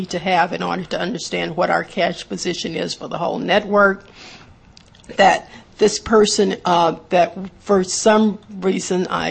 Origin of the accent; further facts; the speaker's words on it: Berkeley, California, United States; where I'm from the Berkeley area